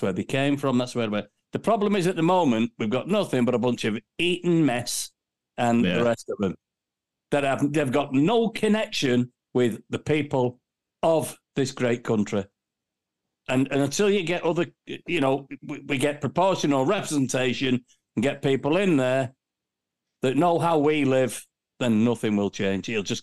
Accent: United Kingdom; I think for once we need to stop being British.

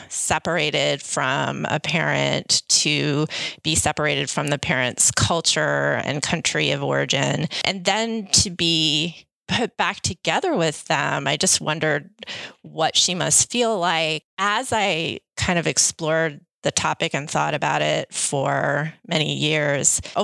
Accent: Saudi Arabia; when I was growing up in Saudi Arabia.

